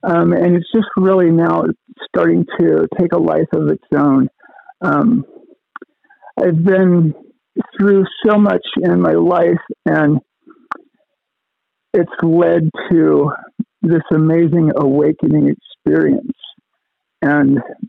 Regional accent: Washington, United States; born there; I'm a transgender female. I was born in Eastern Washington in the 60s.

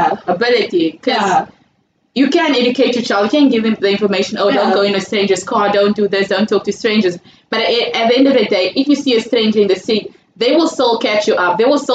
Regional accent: South Africa; That is something that we are struggling with as a society, as a South African society, child pornography.

